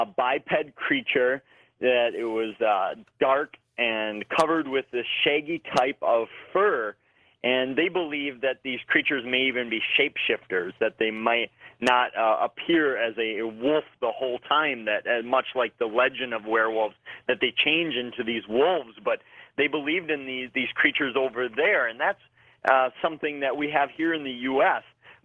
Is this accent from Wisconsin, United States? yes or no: yes; Wisconsin, United States; I do, and it's in my home state of Wisconsin, and it's up in a small northern Wisconsin town